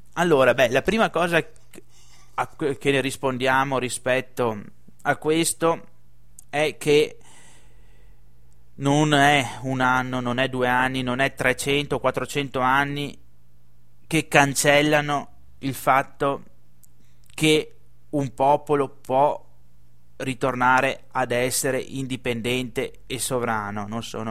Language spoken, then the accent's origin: Italian; Veneto, Italy; Noi come Veneto